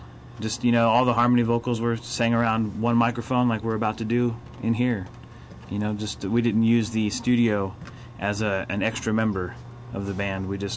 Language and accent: English; Ohio, United States; Well, you know, I'm from Ohio myself, and Dan.